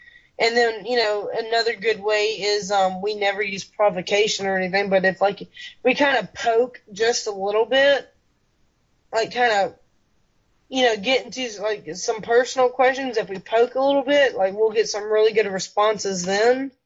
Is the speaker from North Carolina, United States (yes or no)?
no; Alabama, United States; we were living in Lower Alabama, closer to Mobile. That was my hometown.